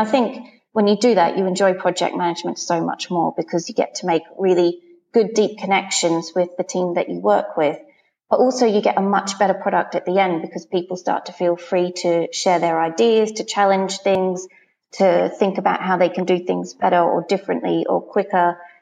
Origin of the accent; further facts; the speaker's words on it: Australia; now in United Kingdom; I'm Australian myself. And I've lived in the UK for 7 odd years now.